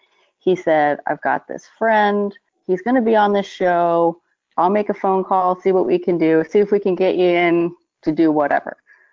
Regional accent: East Coast, United States; So I would not fit in with the look of the East Coast, which is crazy because I'm from the East Coast.

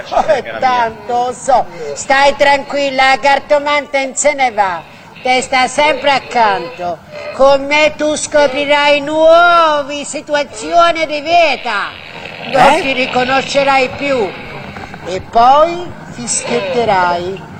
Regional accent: Rome, Lazio, Italy; perché io sono romana e vengo qui a fare dirette.

